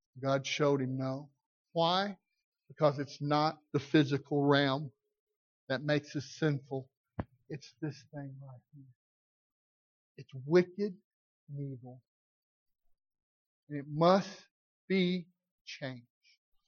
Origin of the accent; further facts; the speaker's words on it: the South, United States; I'm from the South. I don't have a problem with it.